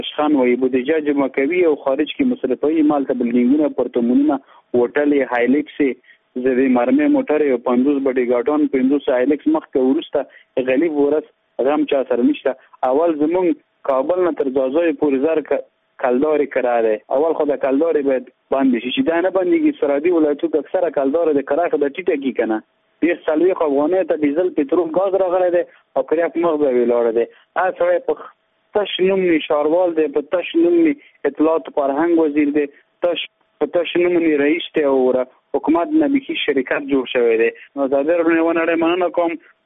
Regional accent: Paktia, Afghanistan; د پکتیا ولایت

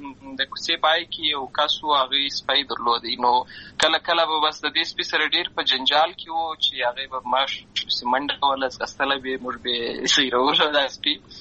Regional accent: Lashkar Gah, Helmand, Afghanistan; زه په اصل کې د اوروزګان ولایت یم، اما زه په هلمند ولایت لشکرګاه کې پیدا شوی یم، اما د لوی شوی یم، امالته مې ښوونځی لسته ده

